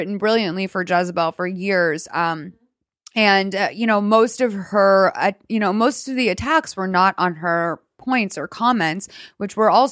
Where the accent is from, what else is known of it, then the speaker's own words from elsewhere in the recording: Boston, Massachusetts, United States; I'm from Boston. Like the word retarded is a major part of our vocabulary.